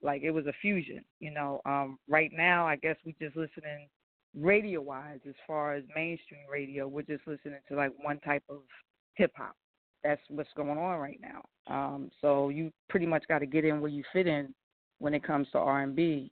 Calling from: New Jersey, United States; New Jersey, right across the river.

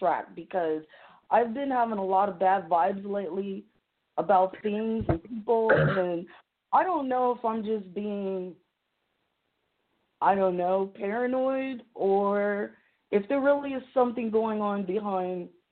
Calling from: Delaware, United States; Delaware.

